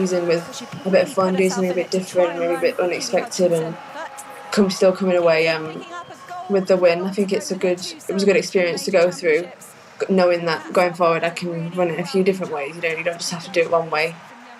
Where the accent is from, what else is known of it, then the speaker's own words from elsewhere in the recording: United Kingdom; because we'd already had the World Champs and the Commonwealth Games being British.